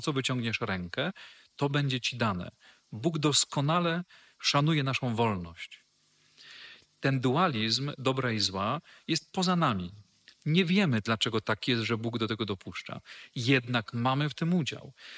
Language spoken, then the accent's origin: Polish; Świdwin, West Pomeranian Voivodeship, Poland; Pochodzę dokładnie ze Świdwina w zachodniopomorskim. To jest Pojezierze Drawskie.